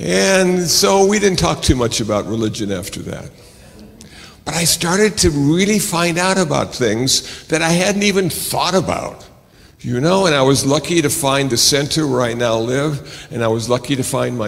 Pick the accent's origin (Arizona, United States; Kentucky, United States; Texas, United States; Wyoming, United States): Arizona, United States; Phoenix; also born or lived in Iowa / Milwaukee, Wisconsin; Now, I was born in Iowa, and apparently there's a pretty good women's basketball team out there now. And then I was raised in Phoenix, Arizona, when it was cool to be in Phoenix, Arizona.